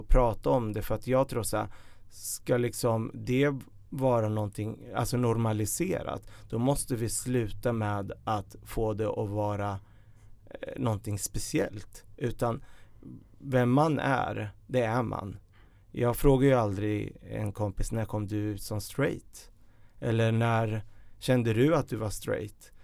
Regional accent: Örebro, Örebro County, Sweden; moved away as an adult; now in Stockholm, Sweden; Så jag är uppvuxen i Örebro och flyttade direkt därifrån när jag tog studenten 2003.

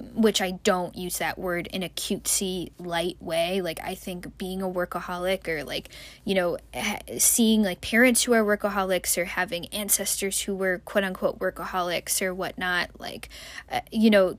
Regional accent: United States; the unfortunate reality of many, people in at least my home country of America.

